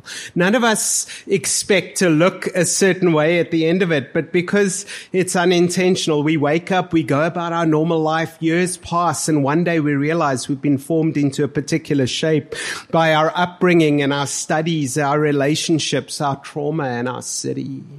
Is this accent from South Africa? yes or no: yes; Pretoria, Gauteng, South Africa; If I am a person from Pretoria and I live in this city, the hustle, the bustle, the things that we have in our city are also going to start to shape us.